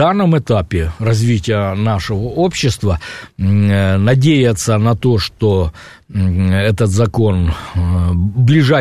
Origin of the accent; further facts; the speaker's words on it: Donbas, Ukraine; а я родом с Донбасса.